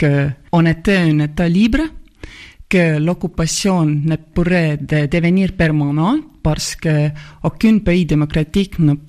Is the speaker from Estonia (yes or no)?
yes; Estonia; ça se trouve que les Finlandaises et les Estoniens, on est venus des montagnes de l'Ural. Et il y en a en fait beaucoup de petites nations encore dans la Russie qui sont fenno-ugriques comme nous, comme les Finlandaises